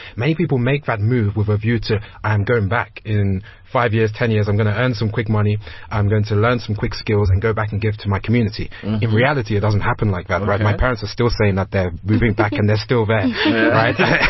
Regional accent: Ghana; I look at my co-founder's Nigerian, I'm Ghanaian.

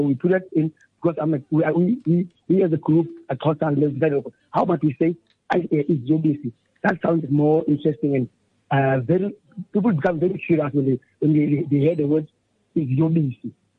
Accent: Bloemfontein, Free State, South Africa; also born or lived in Eastern Cape; I was born in Eastern Cape, Kimberleytown, Ekowena, and I grew up in Bloemfontein. I did my schooling at Bloemfontein.

